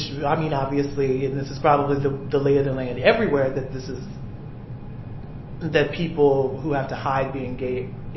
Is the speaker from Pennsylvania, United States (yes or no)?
no; Morgan City, Louisiana, United States; I'm from Morgan City, Louisiana, which is about an hour and some change away.